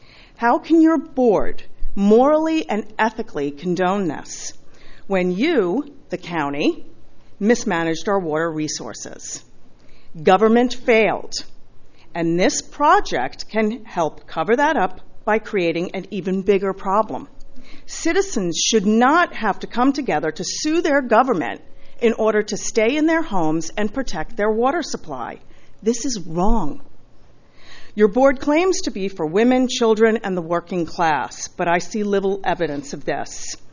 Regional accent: Los Osos, California, United States; Good morning, Chairman Patterson. … from Los Osos.

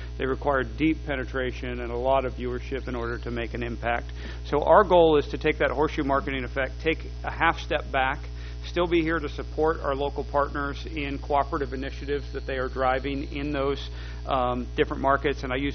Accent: Las Vegas, Nevada, United States; going back to my former life growing up in Las Vegas

